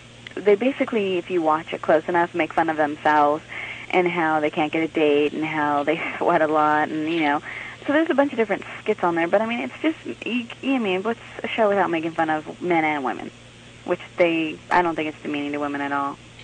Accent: California, United States; I am from California, actually.

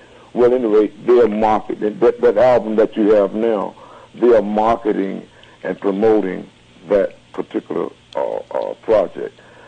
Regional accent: Norfolk, Virginia, United States; now in Detroit, United States; That was the first thing that I heard when I came to Detroit from Norfolk, Virginia

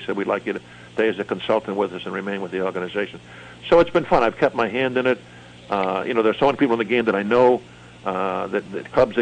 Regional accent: Rhode Island, United States; Yeah, I still live in New England. I actually grew up in New England. I grew up in Rhode Island. I was a Red Sox fan as a kid all my life

